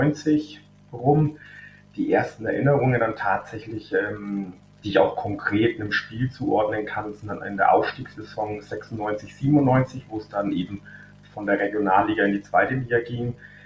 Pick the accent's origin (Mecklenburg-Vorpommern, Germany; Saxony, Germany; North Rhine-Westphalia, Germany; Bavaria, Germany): Bavaria, Germany; Fürth; ich bin eben im Laubenweg auch aufgewachsen, also in unmittelbarer Nähe zum Stadion. Mein Papa ist ebenso gebürtiger Fürther